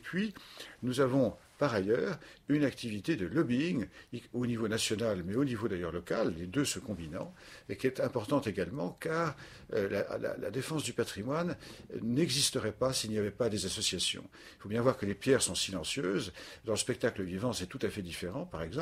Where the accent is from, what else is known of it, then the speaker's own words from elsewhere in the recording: Île-de-France, France; Je suis né en Seine-et-Marne. Et je me souviens, enfant, quand j'avais ma première mobilette, je me suis baladé à travers tout le département